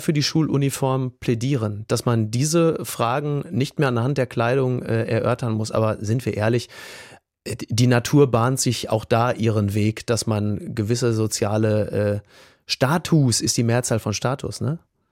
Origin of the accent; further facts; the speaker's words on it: North Rhine-Westphalia, Germany; ich komme aus dem Ruhrgebiet